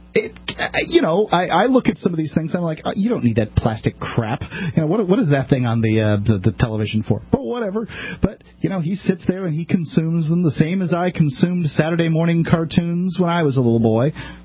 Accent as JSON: {"language": "English", "town": "Bradenton", "region": "Florida", "country": "United States", "tie": "born or raised there", "said": "I mean, I grew up in Bradenton, Florida, and there in that area, you know, strip clubs are relatively common occurrence."}